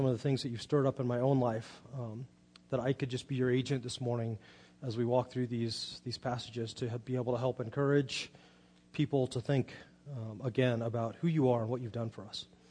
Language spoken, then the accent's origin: English; Monterey, California, United States; Now, I got it because I was from Monterey, and I love surfing, I love the water, I like boats.